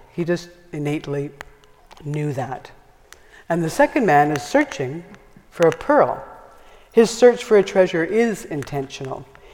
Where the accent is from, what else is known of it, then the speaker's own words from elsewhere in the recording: Winnipeg, Manitoba, Canada; I grew up in Winnipeg